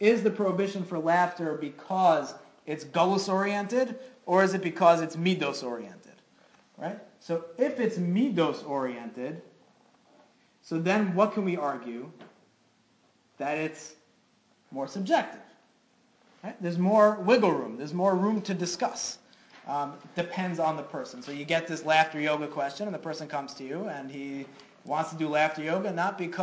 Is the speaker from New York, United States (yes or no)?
yes; Brooklyn, New York, United States; Rabbi Brown, who had a shul down the block from my house where I grew up in Brooklyn.